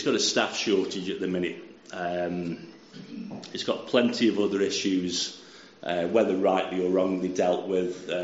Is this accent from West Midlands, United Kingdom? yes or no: yes; Stoke-on-Trent, West Midlands, United Kingdom; So I'm from Stoke-on-Trent.